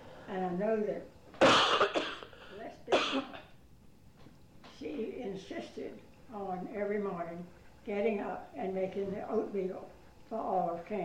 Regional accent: Petersburg, Virginia, United States; born there; I was born in Petersburg, Virginia.

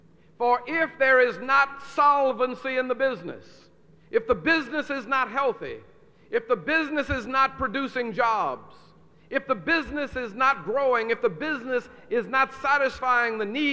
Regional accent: New Orleans, Louisiana, United States; And going back home to my hometown of New Orleans, Louisiana, as a recent graduate, there were many places in this native Southland of mine that I was afraid to stop.

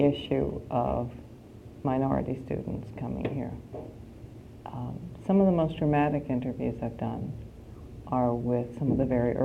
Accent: Annapolis, Maryland, United States; I grew up in Annapolis.

